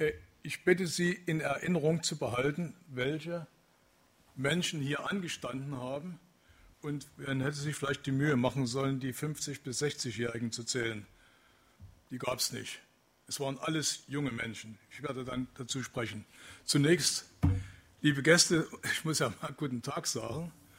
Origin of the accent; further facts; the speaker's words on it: Dresden, Saxony, Germany; moved away as an adult; ich bin 1943 in Dresden geboren, wurde 1961, wie alle hier, eingemauert, bin 1984 mit meiner Familie nach dem Westen gegangen über Ausreiseantrag.